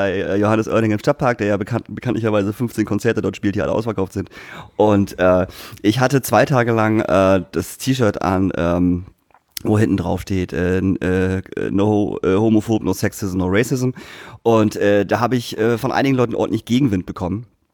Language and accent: German; Lingen, Lower Saxony, Germany; dass selbst in Lingen, meiner Heimatstadt, gestern eine Demo